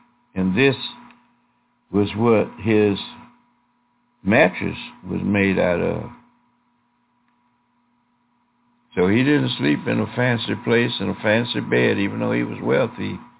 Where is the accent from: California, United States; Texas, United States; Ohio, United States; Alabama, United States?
Alabama, United States; When I was a boy growing up in Alabama, they used to pack potatoes and rice and other dry foods in the burlap material